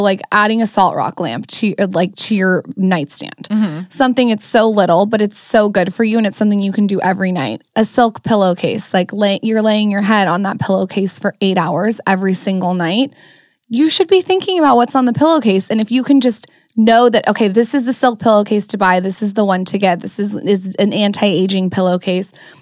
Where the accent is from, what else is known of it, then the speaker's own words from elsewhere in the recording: San Diego, California, United States; I grew up in San Diego.